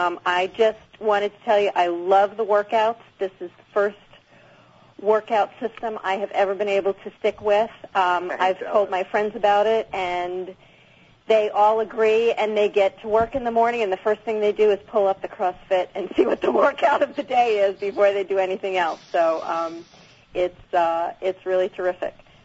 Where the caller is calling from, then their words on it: North Palm Beach, Florida, United States; North Palm Beach.